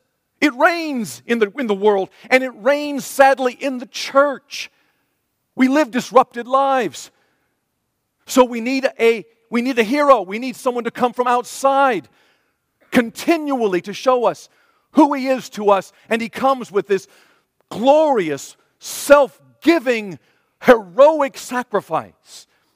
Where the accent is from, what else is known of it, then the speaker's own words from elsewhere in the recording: Ohio, United States; And since I'm from Ohio, you guys have never accepted me and never will.